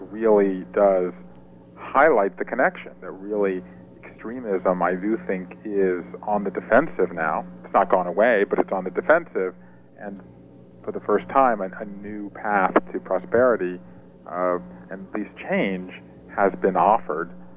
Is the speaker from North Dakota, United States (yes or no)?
no; Savannah, Georgia, United States; I grew up in South Georgia. I grew up in Savannah.